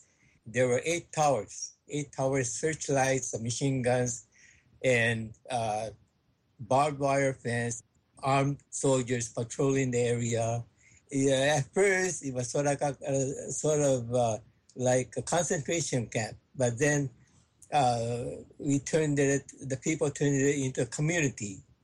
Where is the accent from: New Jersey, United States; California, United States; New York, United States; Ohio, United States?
California, United States; Florin; I was born and raised in Florian, that's a suburb, I mean, not suburb, but rural area near Sacramento.